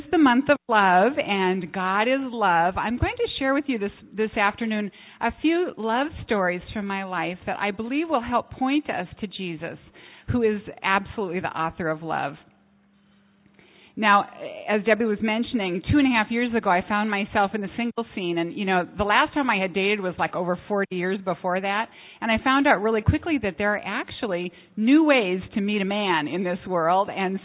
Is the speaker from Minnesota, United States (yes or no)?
yes; Minnesota, United States; I'm from Minnesota where they're in a deep freeze, and so I love this.